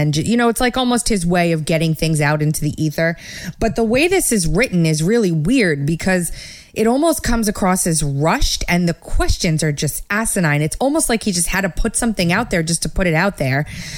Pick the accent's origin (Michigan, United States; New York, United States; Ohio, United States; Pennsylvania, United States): New York, United States; accent: New York; I'm in New York. My accent's coming out like, whoa, it's crazy.